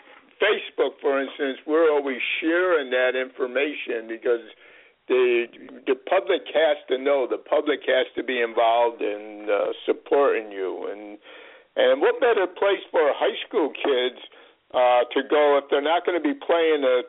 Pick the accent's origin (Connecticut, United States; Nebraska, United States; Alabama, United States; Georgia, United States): Connecticut, United States; I come from Connecticut originally